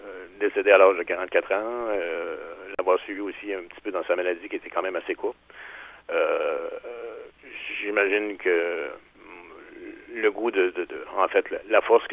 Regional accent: Quebec, Canada; now in Rimouski, Canada; en tant que Gaspésien d'origine, maintenant Rimouskois

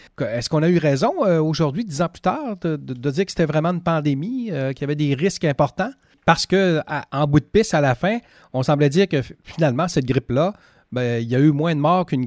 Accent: Quebec, Canada; chez nous en Gaspésie

